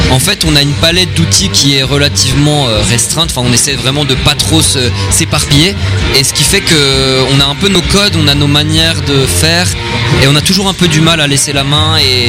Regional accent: Paris, Île-de-France, France; on vient de Paris, donc on vient pas de très loin.

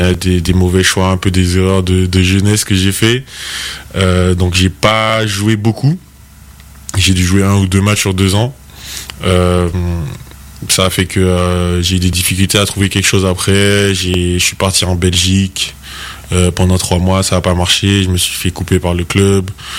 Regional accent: Le Lamentin, Martinique; born there; Moi, je suis né en Martinique, Olamantin.

